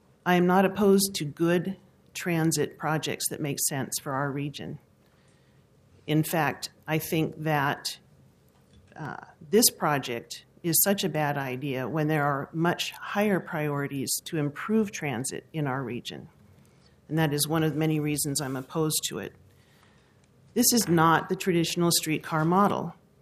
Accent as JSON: {"language": "English", "town": "Portland", "region": "Oregon", "country": "United States", "tie": "born or raised there", "said": "I grew up in Portland. When I was a kid, I went to Grant High School."}